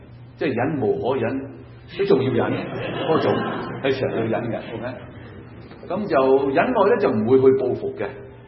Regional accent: China; 我哋都係中國人講係嘛？

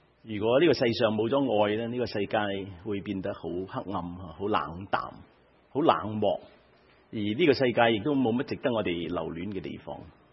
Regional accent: Guangdong, China; 我们广东人呢有一个讲法

